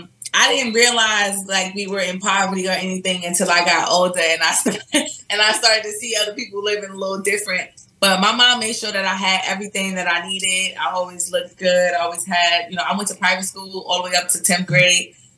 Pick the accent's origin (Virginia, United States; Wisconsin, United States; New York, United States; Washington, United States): New York, United States; Brooklyn; Yeah, Cypress Hills Projects.